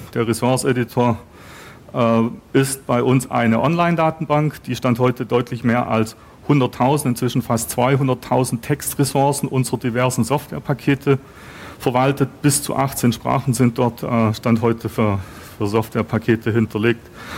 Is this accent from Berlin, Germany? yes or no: yes; Berlin, Germany; Ich komme aus Berlin. Unser Büro ist in der Mitte von Berlin.